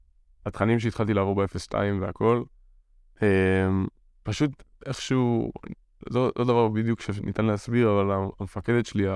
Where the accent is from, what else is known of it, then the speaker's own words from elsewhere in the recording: Modiin, Central District, Israel; born there; התחלתי גם בעיר שבו נולדתי, שיחקתי כדורגל בעירוני מודיעין, אני גר במודיעין.